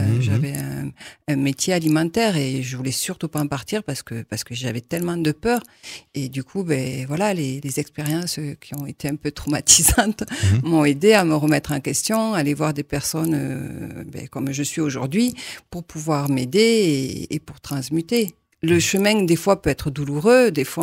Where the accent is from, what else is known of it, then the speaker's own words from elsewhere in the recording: Occitanie, France; La vie m'a fait revenir en Aveyron parce que je viens de l'Aveyron.